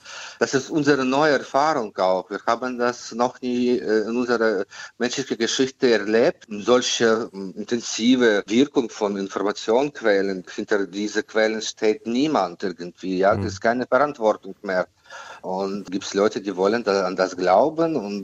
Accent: Ukraine; die ist schmerzhaft, für mich besonders als Ukrainer.

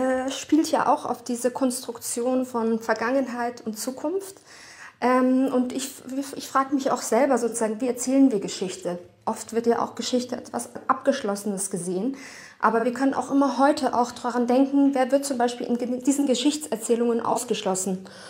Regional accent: Munich, Bavaria, Germany; Ich bin ja selber aus München. Ein Teil meiner Familie ist sozusagen sogenannte Gastarbeiterinnen aus den 60er Jahren. Mein Großvater ist in den 60ern gekommen.

